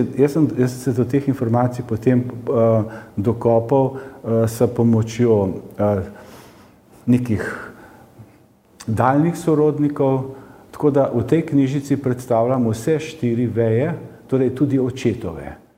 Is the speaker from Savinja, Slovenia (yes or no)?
no; Kamnik, Upper Carniola, Slovenia; iz Kamnika in vse življenje živim na istem naslovi, naslovu Novi trg 31.